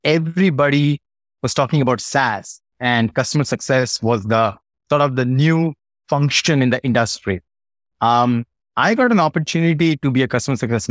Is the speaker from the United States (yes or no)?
no; Mumbai, Maharashtra, India; So I was born and raised in Mumbai, India. Grew up in a very middle-class family.